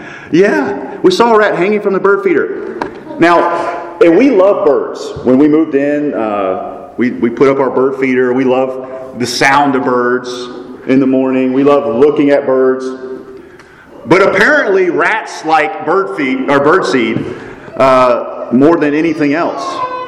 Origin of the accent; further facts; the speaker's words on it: South Carolina, United States; I'm from South Carolina. We don't mess around.